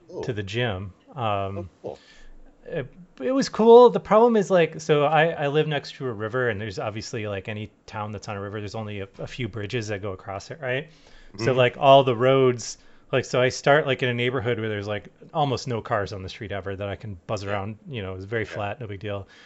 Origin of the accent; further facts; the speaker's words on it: Midwest, United States; Yeah, I grew up in the Midwest, you know